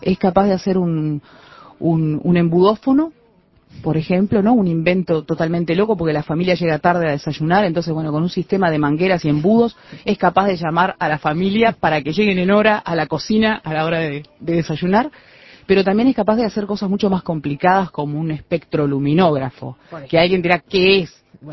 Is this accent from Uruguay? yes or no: yes; Uruguay; soy uruguaya